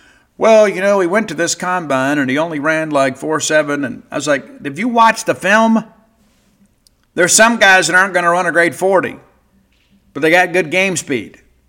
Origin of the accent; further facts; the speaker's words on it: Columbia, Mississippi, United States; But I remember being a kid growing up in Columbia, Mississippi, and we won the state championship in 1982